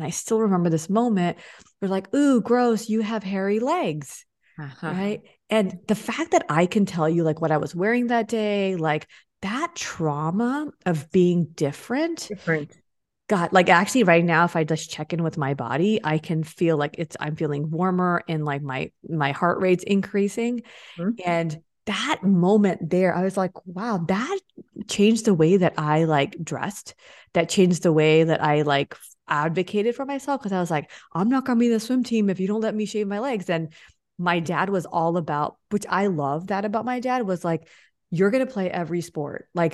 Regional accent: Eagle Rock, California, United States; I grew up in Eagle Rock.

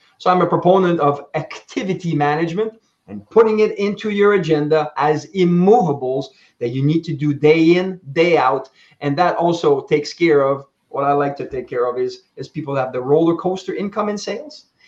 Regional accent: Canada; I'm a Canadian champion in Taekwondo.

